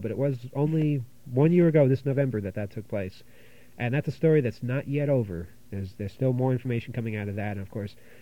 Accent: New York, United States; I mean, we're both from New York.

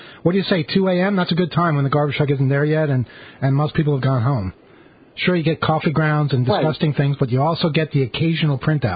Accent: Philadelphia, Pennsylvania, United States; I was from Philadelphia.

